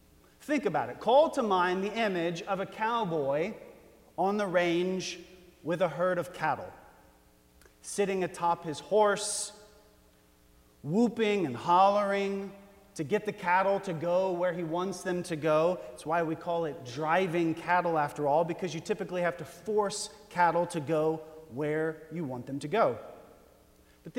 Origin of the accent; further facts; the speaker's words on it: Texas, United States; Maybe it's because I grew up here in Texas, but the image of Jesus as the good shepherd, it was never really one that I connected with as a kid.